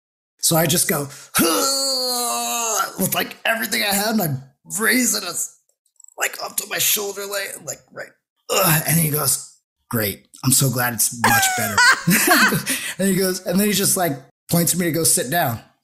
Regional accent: Los Angeles, California, United States; born there; I'm actually Puerto Rican, and I've never been to Cuba. I was born in Los Angeles.

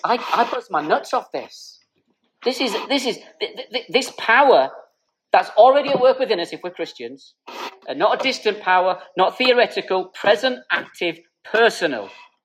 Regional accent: Ireland; now in United Kingdom; I'm Irish, so I can say whatever I want about you people.

